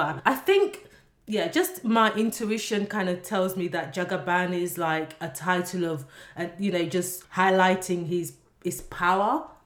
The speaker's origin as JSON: {"language": "English", "country": "Nigeria", "said": "because I'm Nigerian."}